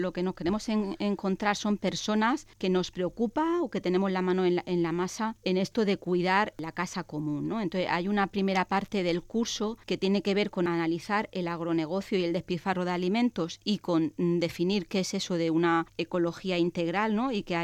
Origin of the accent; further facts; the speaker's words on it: Region of Murcia, Spain; No, soy murciana.